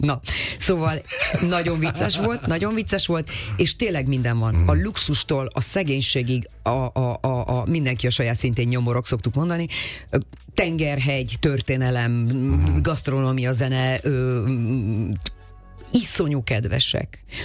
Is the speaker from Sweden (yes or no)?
no; Transylvania, Romania; voltam kétszer otthon Erdélyben, Marosvásárhelyen, Sepsiszentgyörgyön